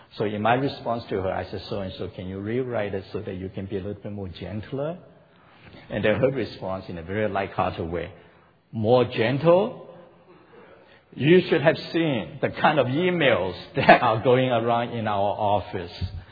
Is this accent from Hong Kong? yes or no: yes; Hong Kong; She's a missionary in the church I grew up in Hong Kong.